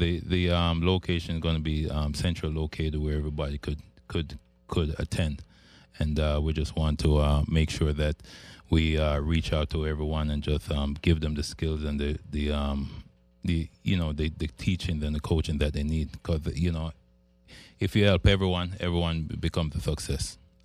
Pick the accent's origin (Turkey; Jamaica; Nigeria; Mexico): Jamaica; now in United States; I'm from Jamaica. I used to walk. I used to walk with no shoes, and then having to come to America